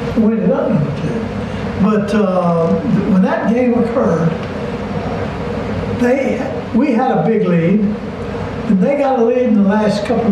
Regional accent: Alabama, United States; We liked Florida because we were raised in Alabama, coached in Georgia.

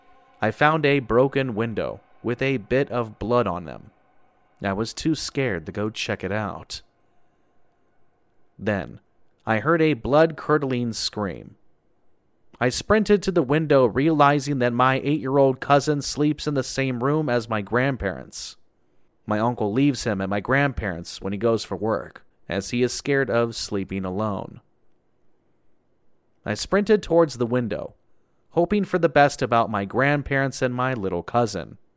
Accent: East of England, United Kingdom; A small village in East Anglia, my hometown. We lived in quite a big house compared to everyone else's in the small cottages.

